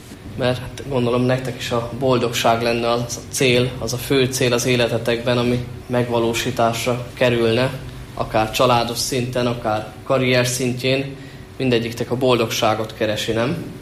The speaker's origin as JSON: {"language": "Hungarian", "town": "Gyöngyöspata", "region": "Heves", "country": "Hungary", "said": "Gyöngyöspatáról származom, általános iskolámat részben ott helyben, részben pedig itt Gyöngyösen az egyes iskolában végeztem, majd pedig elkerültem Esztergomba"}